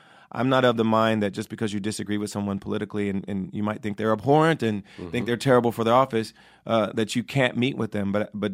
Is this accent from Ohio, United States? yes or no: yes; Ohio, United States; also born or lived in New York; now in California, United States; I used to vote in New York, and I'm from Ohio originally.